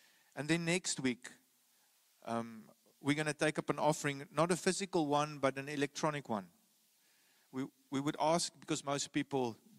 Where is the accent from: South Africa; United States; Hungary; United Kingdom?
South Africa; We're also from South Africa